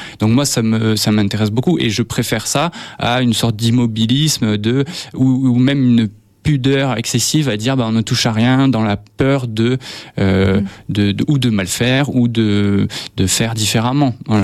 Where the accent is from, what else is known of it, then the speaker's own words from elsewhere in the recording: Tarbes, Occitanie, France; Moi, je suis né à Lourdes et j'ai grandi à Tarbes et j'ai fait toute ma scolarité à Tarbes. Après, je suis un petit peu parti à Toulouse pour les études, mais je suis revenu travailler à Tarbes dès que j'avais fini les études.